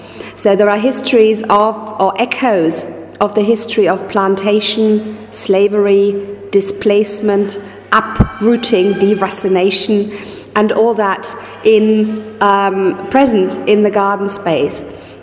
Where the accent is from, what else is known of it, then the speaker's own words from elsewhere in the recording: Germany; now in Netherlands; I'm originally from Germany, but I currently work in the Netherlands at the University of Groningen